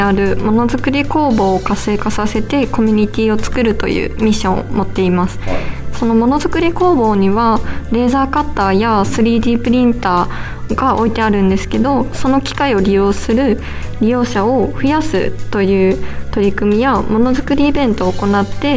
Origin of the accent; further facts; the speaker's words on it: Kitakyushu, Fukuoka, Japan; now in Nagaoka, Japan; 私は実は生まれ育ったのが福岡県の北九州市という場所なんですけど、はい、で今地元のその北九州を離れて長岡に移住するきっかけとなったのは結婚です。